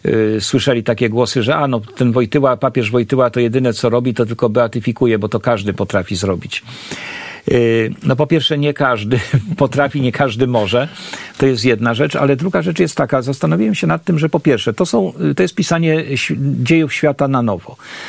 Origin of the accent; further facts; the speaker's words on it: Jelenia Góra, Lower Silesian Voivodeship, Poland; Ja pochodzę osobiście z Jeleniej Góry.